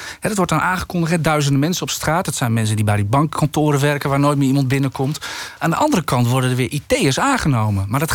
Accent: Netherlands; Weet je wat wij zelf als Nederlanders allemaal overnemen?

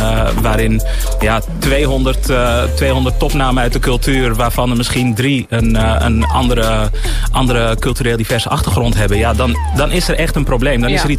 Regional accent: Alkmaar, North Holland, Netherlands; now in Amsterdam, Netherlands; ik kom dan toevallig uit Alkmaar, woon nu 11 jaar in Amsterdam.

